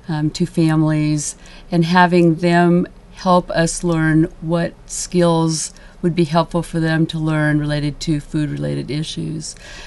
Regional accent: Seaside, Oregon, United States; now in Portland, United States; Born and raised in Seaside, and so lots of family in Clatsop County, so it's nice to be back here again.

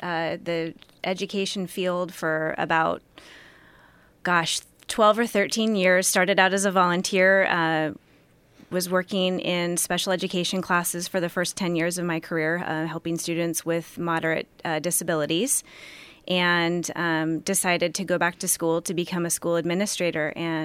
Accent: Salem, Oregon, United States; Yes. Yeah, I was born in Salem.

